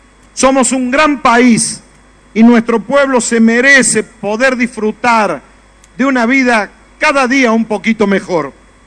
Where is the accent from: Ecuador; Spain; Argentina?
Argentina; Córdoba; ya no soy un peronista cordobés, sino que ahora soy un cordobés peronista